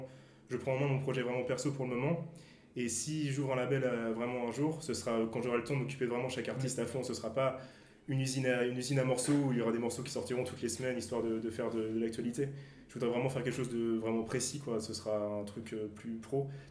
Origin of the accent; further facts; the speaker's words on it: Angers, Pays de la Loire, France; voilà, je viens d'Angers.